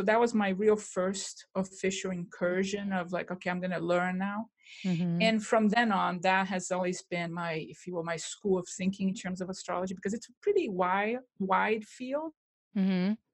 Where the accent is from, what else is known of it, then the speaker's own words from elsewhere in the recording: Brazil; And now I come from Brazil, and I would say that Brazil is pretty, in general, as a country and as a culture